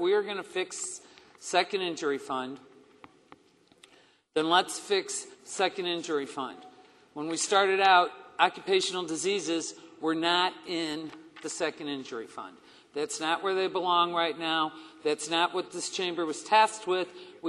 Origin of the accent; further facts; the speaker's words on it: Spanish Lake, Missouri, United States; I grew up in Spanish Lake and moved 3 miles to Bellefonte Neighbors, and there I've sat.